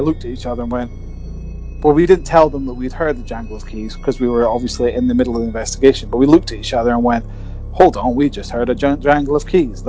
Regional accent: Aberdeen, Scotland, United Kingdom; I grew up in Aberdeen, I'd never investigated before

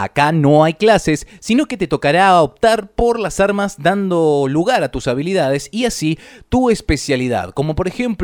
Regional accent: Argentina; vengo de la casa de Maradona, de la devaluación, del narcotráfico, la impunidad de los criminales, la xenofobia, antivacunas, devaluación. ¡Argentina, papá!

